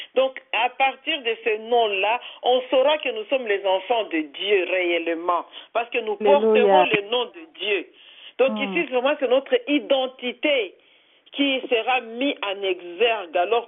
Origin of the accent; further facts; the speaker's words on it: Belgium; je suis en Belgique, ma nationalité, c'est belge. Pourquoi belge? Parce que quelque part, je suis ressortissant de la Belgique.